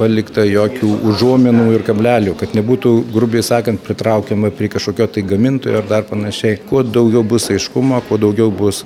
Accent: Alytus, Alytus County, Lithuania; Taip, esu alytiškis, pradėjau ir baigiau čia vidurinę mokyklą. Taip pat čia esu dirbęs tiek milicijoje, tiek policijoje, dirbęs Vilniaus banke anksčiau.

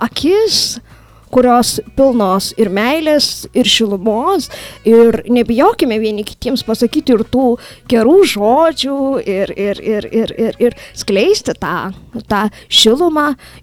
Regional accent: Dzūkija, Lithuania; tai reiškia, kad mes dzūkai turime didelę širdis

